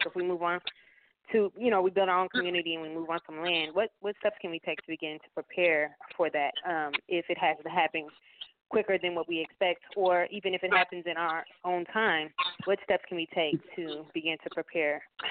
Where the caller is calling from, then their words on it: Dallas, Texas, United States; calling from Dallas, Texas.